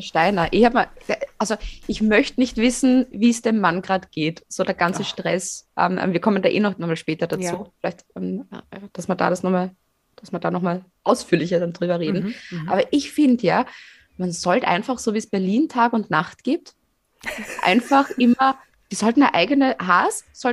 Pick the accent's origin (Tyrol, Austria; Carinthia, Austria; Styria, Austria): Styria, Austria; Fohnsdorf; das ist so groß wie Fohnsdorf. Also mein Heimatdorf.